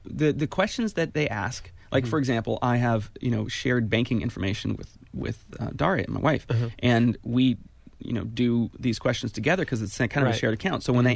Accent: Santa Cruz, California, United States; born there; Everyone knows I was born in Santa Cruz, right?

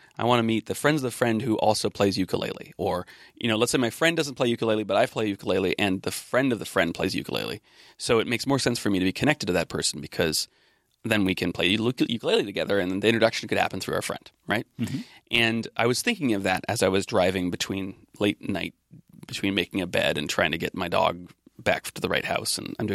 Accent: California, United States; I was born and raised in the Santa Cruz Mountains.

